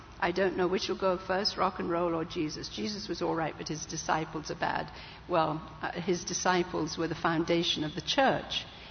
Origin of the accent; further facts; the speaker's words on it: India; I don't know if anybody's gone to a zoo growing up in India. I saw the roaring, hungry lions